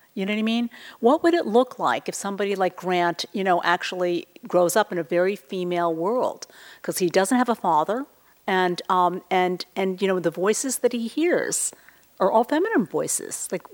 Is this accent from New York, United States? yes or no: yes; Yonkers, New York, United States; And we were growing up in Yonkers, New York.